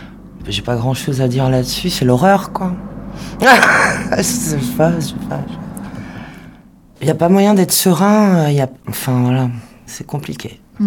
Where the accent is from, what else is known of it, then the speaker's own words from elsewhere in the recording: Rennes, Brittany, France; born there; C'est ça, je suis née à l'Hôtel Dieu.